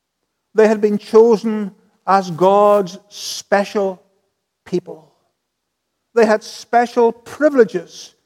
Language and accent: English; Northern Ireland, United Kingdom; sometimes I think that we here in Northern Ireland can be very like Israel. Who are we here this evening? We're Northern Irish Protestants.